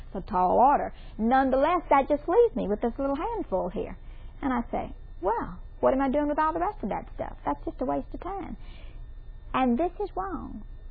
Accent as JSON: {"language": "English", "region": "Mississippi", "country": "United States", "said": "I don't know about you, but I couldn't qualify. I'm from Mississippi."}